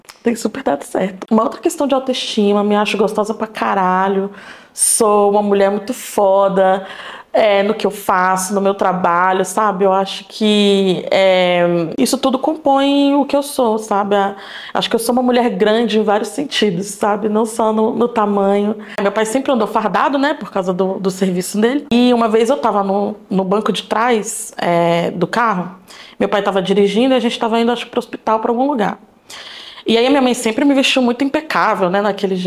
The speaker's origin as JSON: {"language": "Portuguese", "region": "Rio de Janeiro", "country": "Brazil", "tie": "born there", "said": "Eu nasci lá, nasci no Rio. É, minha família é toda de Santa Cruz, de um bairro que se chama Antares. É uma favela, na verdade, que se chama Antares, uma comunidade."}